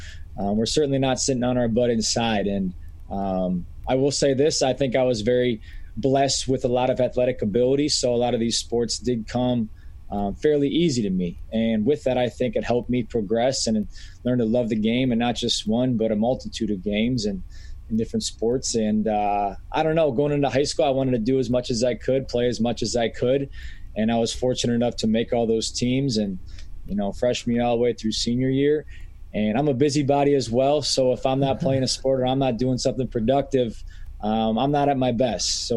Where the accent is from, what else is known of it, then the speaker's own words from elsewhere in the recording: Plymouth, Michigan, United States; Born and raised in Metro Detroit, Michigan, a west side suburb called Plymouth, about 30 minutes west of Detroit.